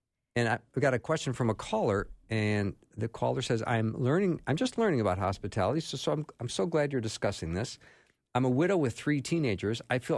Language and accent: English; United States; I'm an American